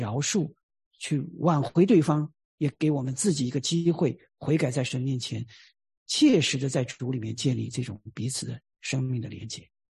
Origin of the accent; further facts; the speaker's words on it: China; 我们中国人常常有一句话叫做大事化小，小事化了啊。